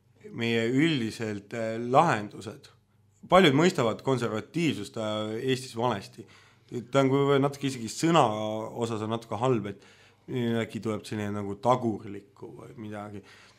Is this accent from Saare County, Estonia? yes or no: no; Tallinn, Harju County, Estonia; Olen eluaegne nõmmekas, 31 aastane, õppinud ülikoolis rahvusvahelisi suhteid.